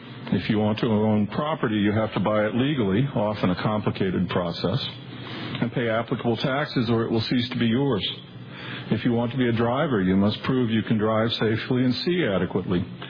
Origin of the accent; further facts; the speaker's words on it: North Carolina, United States; So I was always told growing up in North Carolina, you should dress up when you want to make a good impression out of town.